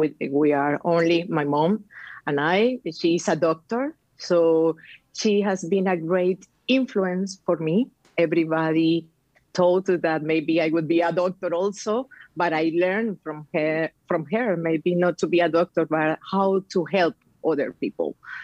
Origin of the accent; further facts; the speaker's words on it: Barranquilla, Atlántico, Colombia; As you mentioned it before, I am from Colombia. I am from a city in the north that is Barranquilla.